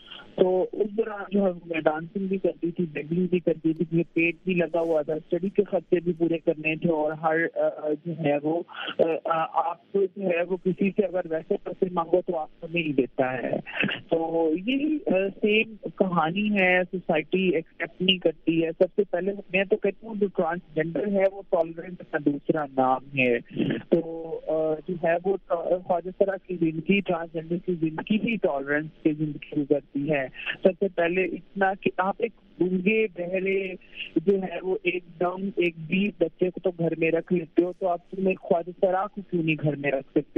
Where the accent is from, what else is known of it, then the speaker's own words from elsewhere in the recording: Okara, Punjab, Pakistan; میں اوکاڑا میں میری پیدائش ہوئی, اوکاڑا میں میں رہی. اوکاڑا میں میری 13 سال کی عمر تھی